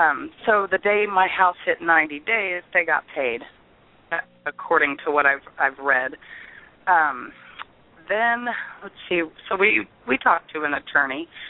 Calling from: Missouri, United States; I'm calling from Missouri.

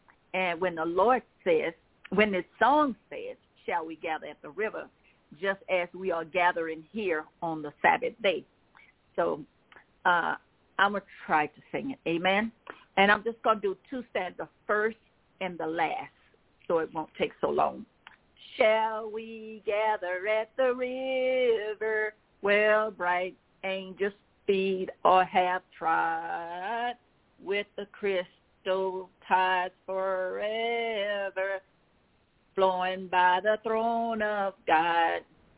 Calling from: Baton Rouge, Louisiana, United States; I'm calling from Baton Rouge, Louisiana.

